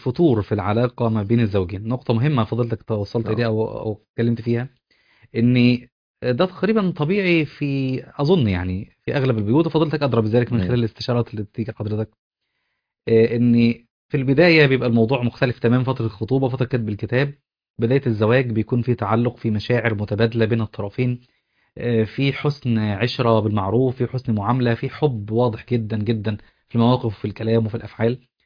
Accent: Upper Egypt, Egypt; انا مثلا من الصعيد

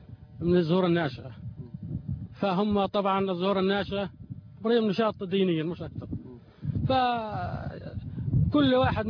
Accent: Egypt; أنا مواطن مصري

